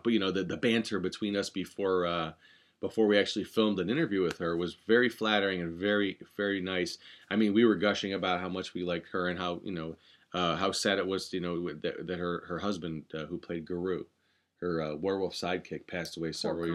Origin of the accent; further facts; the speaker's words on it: Cleveland, Ohio, United States; I always wanted to be a horror host since I was a kid, growing up in Cleveland